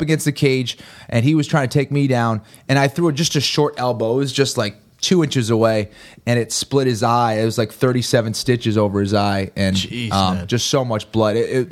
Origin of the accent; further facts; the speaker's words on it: Boston, Massachusetts, United States; moved away as an adult; now in Los Angeles, United States; I live in Hollywood now. It's crazy. I never would have thought that I would be saying that, but yeah, I'm from Boston.